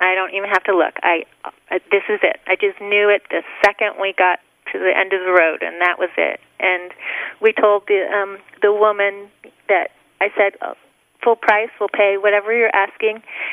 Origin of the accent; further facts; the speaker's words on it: California, United States; No, I am from the Bay Area.